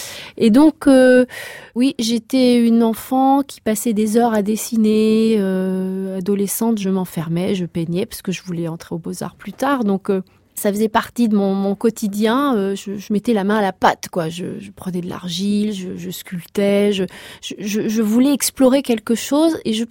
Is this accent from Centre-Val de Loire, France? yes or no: yes; Montargis, Centre-Val de Loire, France; born there; je suis née à Montargis